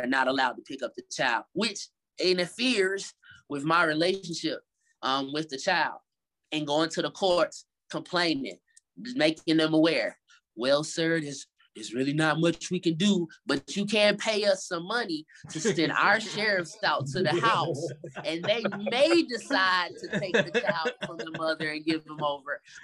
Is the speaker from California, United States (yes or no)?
no; Atlanta, Georgia, United States; now in Las Vegas, United States; I am from Atlanta. I'm from the Black Mecca of the United States.